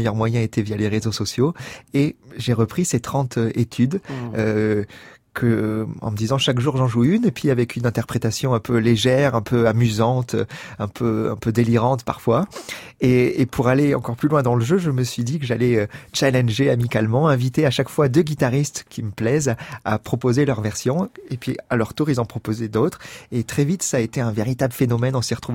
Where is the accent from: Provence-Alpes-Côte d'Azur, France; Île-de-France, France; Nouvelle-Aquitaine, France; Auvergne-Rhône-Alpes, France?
Nouvelle-Aquitaine, France; Bordeaux; born there; J'ai étudié dans les conservatoires avec passion, d'abord à Bordeaux, qui est ma ville natale, puis au Conservatoire supérieur Paris.